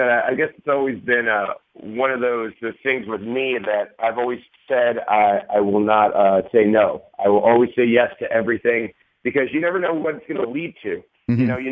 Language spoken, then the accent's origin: English; Parma, Ohio, United States; when you're growing up as a kid growing up in Parma, Ohio